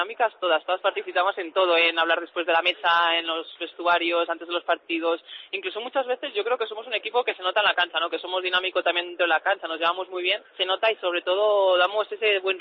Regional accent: Cantabria, Spain; A mí va la marcha, sí, como buena cántabra, sí, me va la marcha.

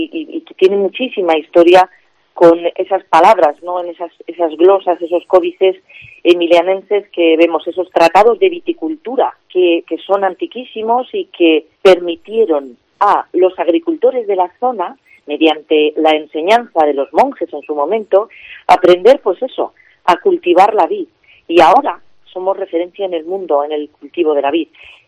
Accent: La Rioja, Spain

